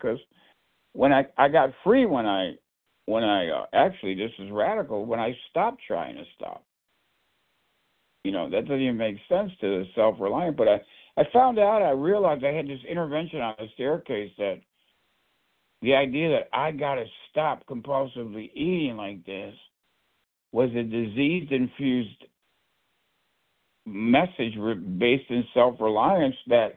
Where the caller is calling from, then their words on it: Buffalo, New York, United States; I'm calling in from Buffalo, New York, Western New York, and I'm a compulsive overeater.